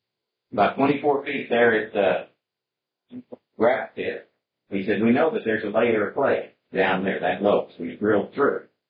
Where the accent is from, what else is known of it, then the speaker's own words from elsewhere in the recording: Oklahoma, United States; I was raised in Oklahoma, and there's lots of sand, and there's lots of clay.